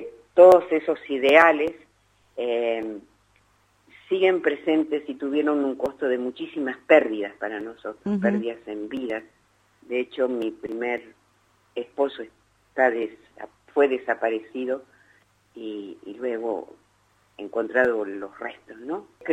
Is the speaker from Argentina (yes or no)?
yes; Argentina; en nuestra historia como pueblo argentino. Yo ya estoy muy grande